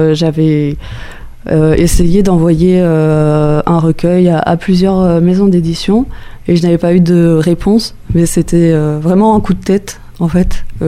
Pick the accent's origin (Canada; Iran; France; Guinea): France; Saint-Junien, Nouvelle-Aquitaine; Je suis née à Saint-Junien, j'ai grandi à Saint-Junien, j'ai fait mes études sur Limoges. En lettres puis en communication, et voilà, aujourd'hui j'ai 31 ans et j'habite à Saint-Brice-sur-Vienne.